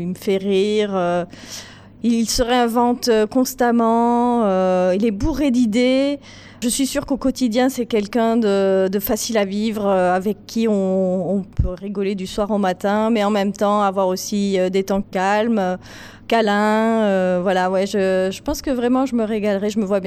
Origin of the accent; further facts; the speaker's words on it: France; je suis française et j'ai 48 ans.